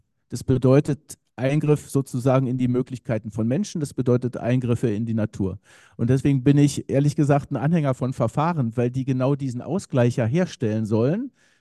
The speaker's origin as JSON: {"language": "German", "region": "Berlin", "country": "Germany", "said": "auch wenn ich als Berliner um Nachsicht bitte, dass ich mich nicht in Detail äußere."}